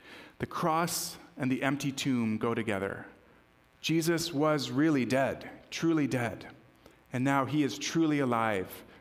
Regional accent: New Mexico, United States; I grew up in New Mexico, so on the border with Mexico in the States.

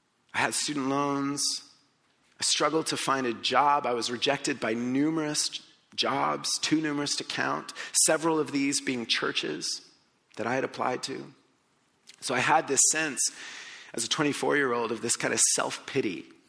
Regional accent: Colombia; I was in the fourth grade growing up in Colombia

